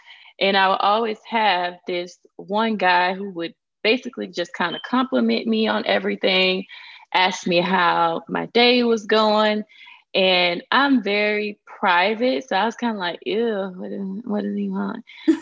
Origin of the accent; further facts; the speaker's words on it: Montgomery, Alabama, United States; I'm from Montgomery, Alabama. But I have since ventured off and joined the world's greatest Air Force.